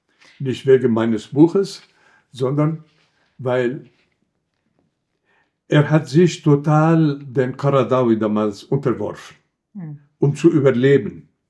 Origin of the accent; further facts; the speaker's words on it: Lebanon; Ich komme aus dem Libanon und weiß, dass diese Verschiedenheit, solange ein gemeinsamer Nenner nicht vorhanden ist, dann gibt es einen Konflikt.